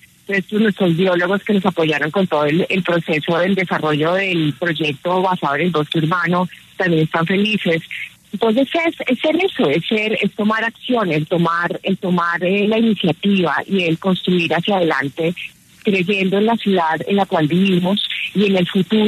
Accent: Bogotá, Colombia; sentirnos orgullosos como colombianos, como bogotanos

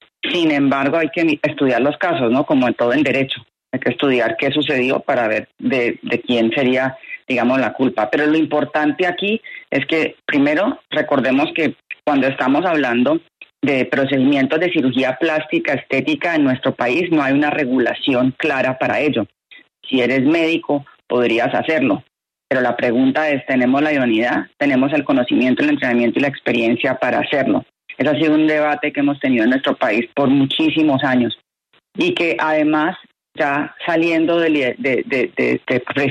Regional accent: Colombia; como colombianos tenemos que seguir ganando espacios

